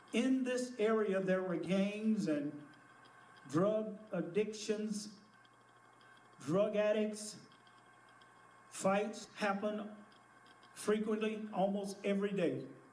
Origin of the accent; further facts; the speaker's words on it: Dallas, Texas, United States; as a child growing up in South Dallas, I remember our family having difficult or tough times.